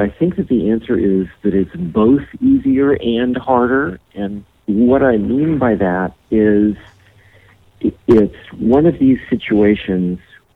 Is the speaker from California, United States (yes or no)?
yes; California, United States; I live in California, and I was raised in California.